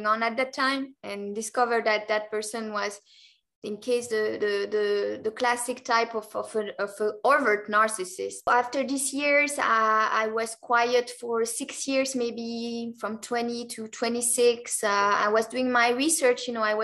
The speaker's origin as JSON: {"language": "English", "country": "Belgium", "tie": "born or raised there", "said": "So I grew up in Belgium, in a small town, and I'm back there actually, living there for a few years now."}